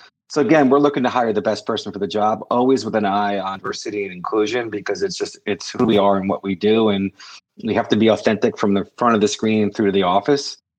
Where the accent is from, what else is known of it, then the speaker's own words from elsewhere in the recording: Massachusetts, United States; I'm from the Cape, so I love the fact it's set on the Cape.